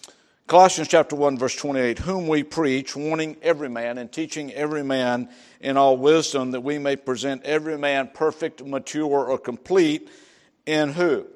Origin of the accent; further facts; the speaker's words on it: the South, United States; Now, folks, I'm from the South.